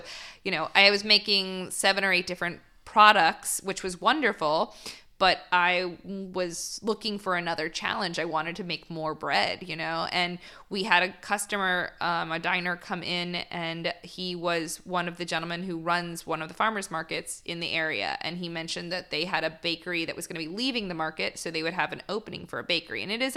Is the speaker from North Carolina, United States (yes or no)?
yes; North Carolina, United States; It was in California. I was from North Carolina.